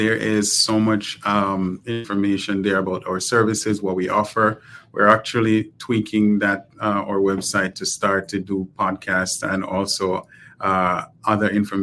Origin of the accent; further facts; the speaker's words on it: Jamaica; obviously I'm from Jamaica, so we've been back to Jamaica several times.